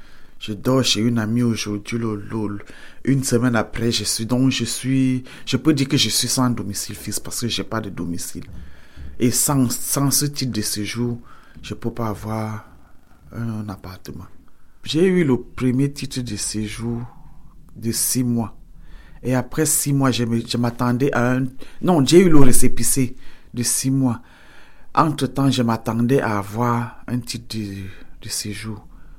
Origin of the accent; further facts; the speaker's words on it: Cameroon; moved away as an adult; J'ai quitté le Cameroun parce que je venais retrouver mon époux. Donc c'est pour ça que je suis parti du Cameroun.